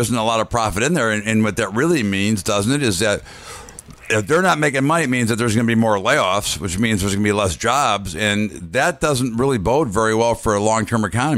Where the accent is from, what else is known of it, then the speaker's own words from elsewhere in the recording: United States; I mean, I'm a big fan, right? I'm an American.